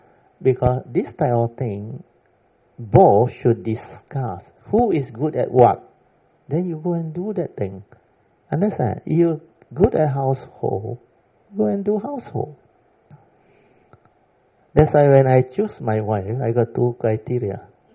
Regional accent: Songkhla, Thailand; Then there were many incidents in my hometown. You know what they do? We all alastar near Hap Jai, or Padang Besar.

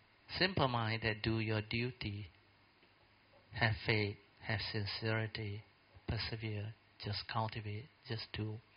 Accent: Alor Setar, Kedah, Malaysia; Then I'm from Alostar. Then somehow, just third year training, I was sent there.

